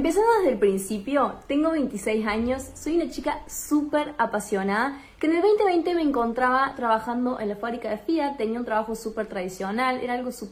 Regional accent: Argentina; soy de Argentina, tengo 26 años

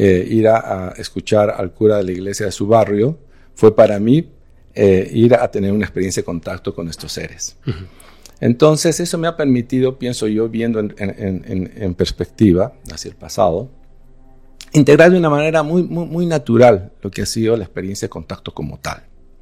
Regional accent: Bolivia; also born or lived in Peru; Yo nací en Bolivia, hemos vivido en Bolivia los primeros años y ahora mismo radico en Bolivia

